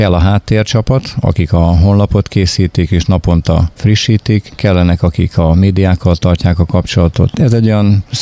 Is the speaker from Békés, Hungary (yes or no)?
yes; Békéscsaba, Békés, Hungary; now in Eger, Hungary; Egyébként 45 évig Békés Csabán éltem, alföldi gyerek vagyok.